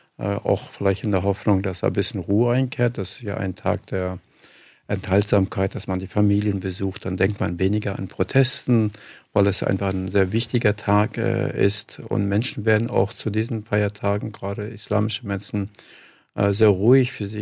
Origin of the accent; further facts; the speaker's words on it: Kurdish region, Turkey; Ich bin Kurde, komme aus dem kurdischen Teil in der Türkei.